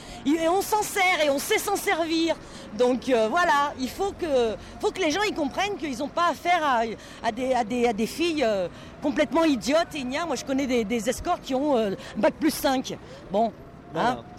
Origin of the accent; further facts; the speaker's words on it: France; On n'est pas en Suède déjà, on n'est pas suédois, on est français.